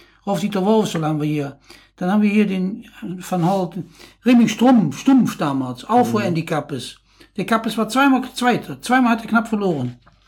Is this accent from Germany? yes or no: yes; Cologne, North Rhine-Westphalia, Germany; Als Kölner hier